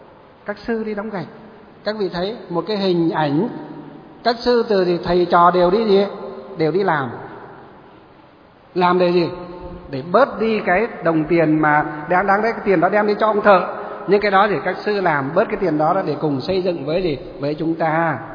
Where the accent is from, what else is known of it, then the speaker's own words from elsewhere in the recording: Luong Son, Hòa Bình, Vietnam; ở dưới huyện Lương Sơn, là cái quê hương của tôi ấy. Ngày xưa không phải là quê đâu, quê ngày xưa là huyện Kim Bôi ấy. Nhưng mà khi sát nhập Hà Nội, Hà Tây thì cái xã của tôi họ lại cắt về Lương Sơn, thế là bây giờ là quê hương rồi